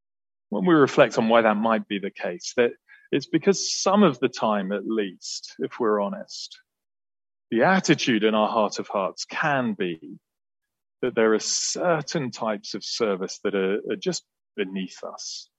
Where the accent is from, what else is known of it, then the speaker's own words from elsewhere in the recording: United Kingdom; And maybe I'm too British ever to say that sort of thing out loud